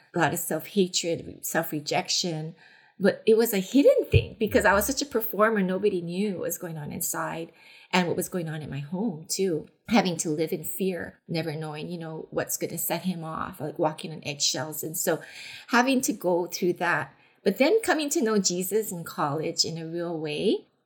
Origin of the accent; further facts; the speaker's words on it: Honolulu, Hawaii, United States; Well, I grew up in a Asian Japanese family, grew up and born and raised in Honolulu, Hawaii.